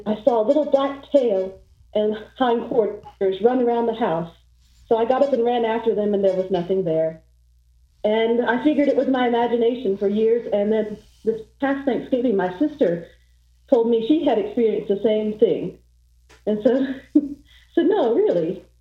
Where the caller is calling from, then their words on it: Georgia, United States; from Northwest Georgia.